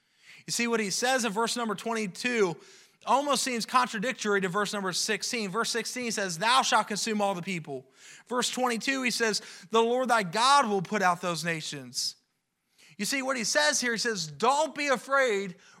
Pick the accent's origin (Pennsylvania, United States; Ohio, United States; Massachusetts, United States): Ohio, United States; Cincinnati; Because like I said, I'm from Cincinnati, so I'm used to losing.